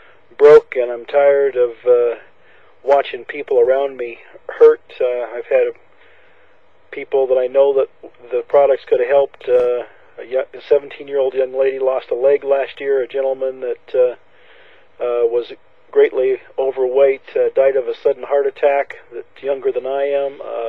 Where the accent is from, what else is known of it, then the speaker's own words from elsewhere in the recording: Mount Spokane, Washington, United States; also born or lived in Sandy, Utah; I'm from Sandy, Utah. Grew up in Mount Spokane, Washington. So Jerry's neck of the woods.